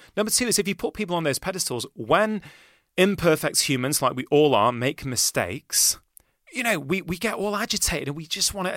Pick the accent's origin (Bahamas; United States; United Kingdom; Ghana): United Kingdom; Manchester, North West England; Listen, you know, I grew up in Manchester.